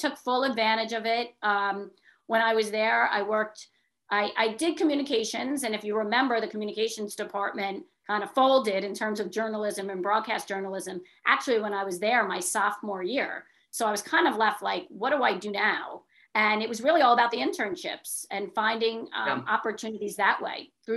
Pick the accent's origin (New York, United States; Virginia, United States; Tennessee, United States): New York, United States; I grew up in New York.